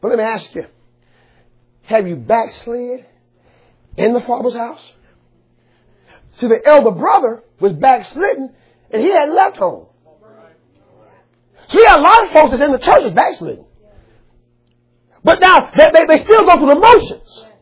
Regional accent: Chicago, Illinois, United States; I mean, all the white folks I knew growing up in Chicago were Catholic, you know, the black people, we was either Pentecostal or Baptist

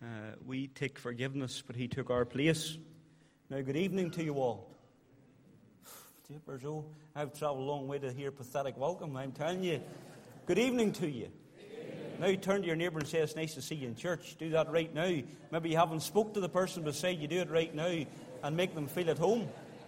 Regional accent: Moneymore, Northern Ireland, United Kingdom; I grew up in Moneymore, and we went to a little congregational church.

